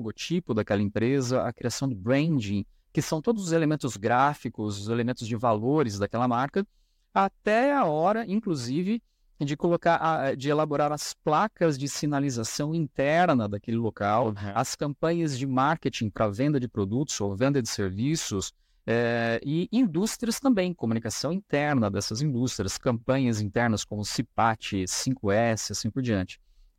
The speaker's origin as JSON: {"language": "Portuguese", "town": "Pindamonhangaba", "region": "São Paulo", "country": "Brazil", "tie": "born or raised there", "also_born_or_lived": "Tremembé", "moved": "as an adult", "said": "Eu sou nascido em Tremembé, mas eu fui lá só para nascer e depois já voltei para Pindamonhangaba. Fiquei lá até os 18 anos, vim para cá para fazer faculdade"}